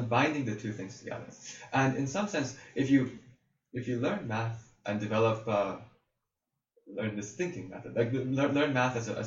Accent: United States; I'm actually an American through and through.

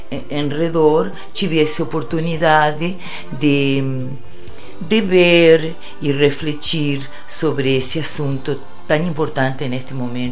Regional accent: Uruguay; Portuguese is a second language; now in Brazil; Não, eu já vim de lá do Uruguai com essa inquietude. É, na verdade, eu morava no interior

